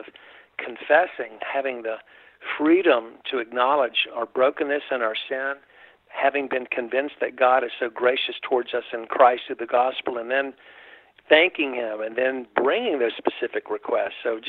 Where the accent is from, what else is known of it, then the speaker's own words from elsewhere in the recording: North Carolina, United States; The background I grew up in, the spiritual envelope I grew up in North Carolina